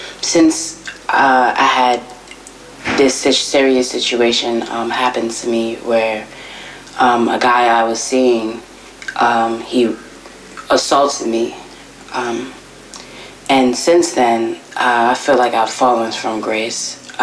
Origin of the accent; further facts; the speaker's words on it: New Jersey, United States; I'm from Jersey.